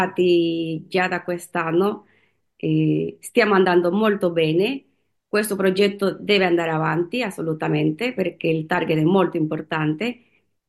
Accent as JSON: {"language": "Italian", "town": "Rome", "region": "Lazio", "country": "Italy", "said": "Io sono di Roma."}